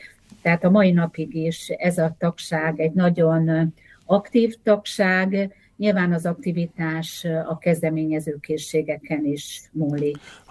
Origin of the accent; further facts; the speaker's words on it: Gencsapáti, Vas, Hungary; Én egy Szombathely melletti, az Zalai relációhoz képest ez egy nagy település, Gencsapátiban születtem, ott éltem, ott eszméltem a fiatalkoromra